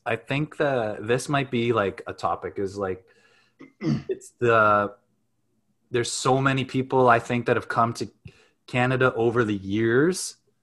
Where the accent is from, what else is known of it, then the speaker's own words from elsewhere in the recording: United Kingdom; now in United States; And I'm British and I don't think British coaching's terrible at all.